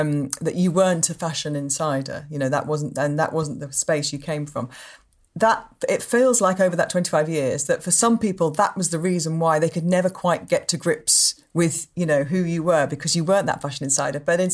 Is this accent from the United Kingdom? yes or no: yes; Leeds, Yorkshire and the Humber, United Kingdom; you know, I'm from Leeds.